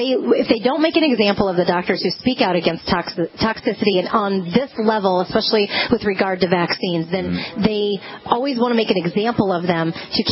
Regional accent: Texas, United States; I'm from Texas.

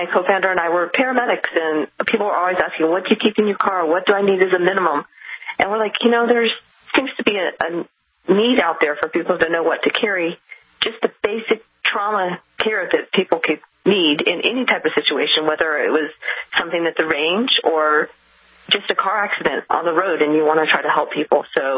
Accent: Boulder, Colorado, United States; Okay, so I grew up in Boulder. I went to a small university in Lexington, Kentucky called Transylvania University

